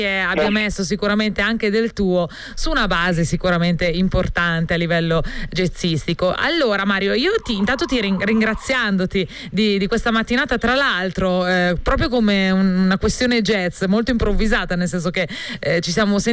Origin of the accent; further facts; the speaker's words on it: Orvieto, Umbria, Italy; Io tra l'altro sono umbra, quindi figurati, di Orvieto